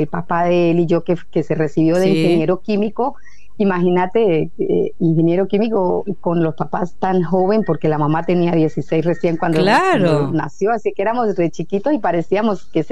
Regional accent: Colombia; now in Argentina; Soy de un pueblo muy chico, de unos 14.000 habitantes, al sur de Colombia

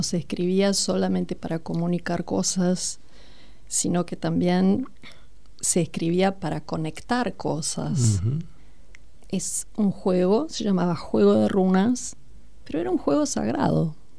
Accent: Brazil; Spanish is a second language; now in Argentina; No sé si acá en la Argentina existió, porque dado que soy de Brasil, hay cosas que son afines y otras no tanto.

